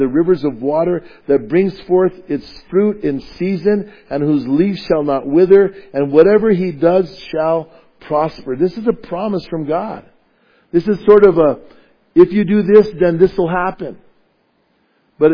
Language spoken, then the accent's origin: English; Bernalillo, New Mexico, United States; We had a lot where I grew up at in Bernalillo, and we were always having to cut them down.